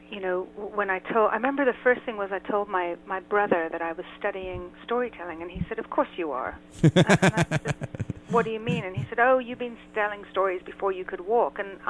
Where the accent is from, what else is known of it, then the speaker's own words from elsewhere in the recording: Ireland; now in Israel; I'm based in Israel. Uh-huh. I'm originally from Ireland, so I'm quite an international, certainly an international sound.